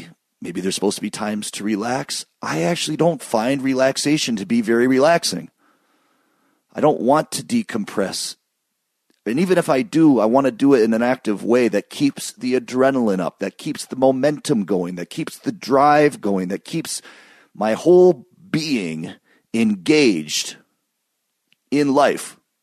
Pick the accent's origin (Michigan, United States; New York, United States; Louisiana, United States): Michigan, United States; at least where I grew up in Michigan, by the time Thanksgiving rolls around.